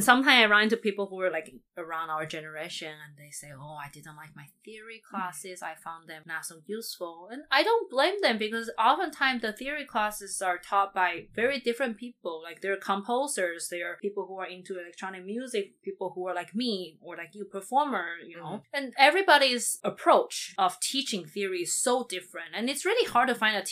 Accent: Taiwan; And then growing up in Taiwan, the system I grew up

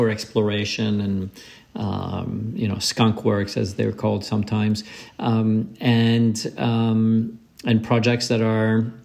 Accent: Switzerland; I've been an ocean lover all my life, even though I grew up in Switzerland, a landlocked country.

